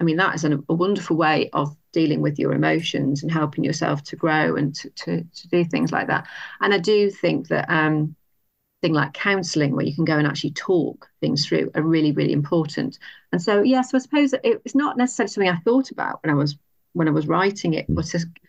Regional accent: Southport, North West England, United Kingdom; I did quite a dark one set in an old museum where I grew up in Southport.

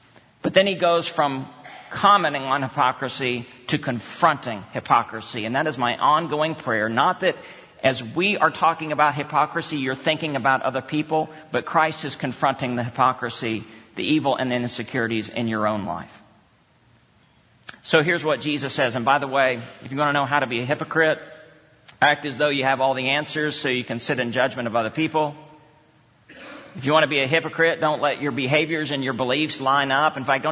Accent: Texas, United States; I grew up in Texas.

